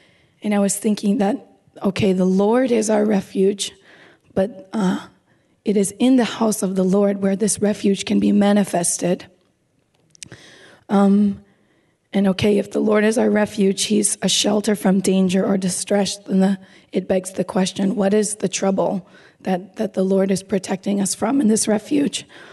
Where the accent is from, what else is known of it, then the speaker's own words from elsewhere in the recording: Baltimore, Maryland, United States; moved away as an adult; now in Brașov, Romania; Okay, so, yes … I'm from Baltimore.